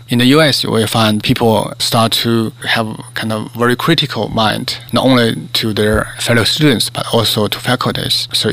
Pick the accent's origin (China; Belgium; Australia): China; now in United States; I guess that's because I came from China, where the government was like somewhat imposed on you.